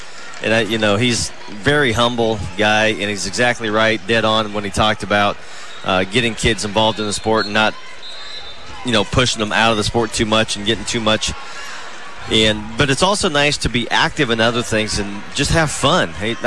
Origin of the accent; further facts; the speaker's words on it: Mystic, Iowa, United States; that's where I grew up in Mystic.